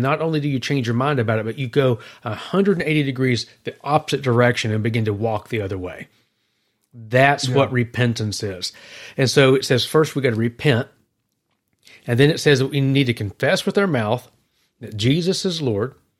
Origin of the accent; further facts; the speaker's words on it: Tennessee, United States; I thought you were going to start saying because I'm from Tennessee or something there.